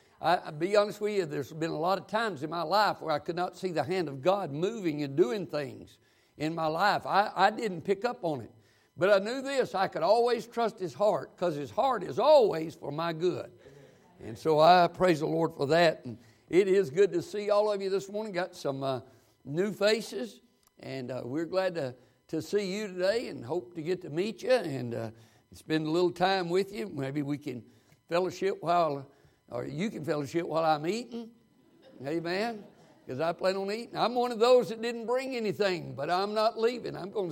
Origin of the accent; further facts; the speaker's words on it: the South, United States; I'm from the South. I'm used to amens, and if I don't get them, I just preach longer and louder.